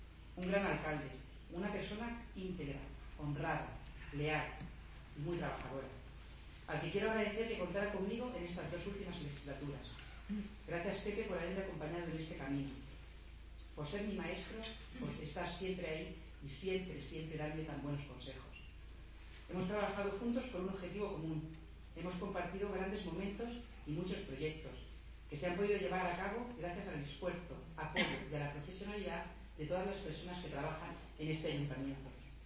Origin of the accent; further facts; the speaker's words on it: Calasparra, Region of Murcia, Spain; Amo profundamente a mi pueblo. Me siento orgullosa de ser calasparreña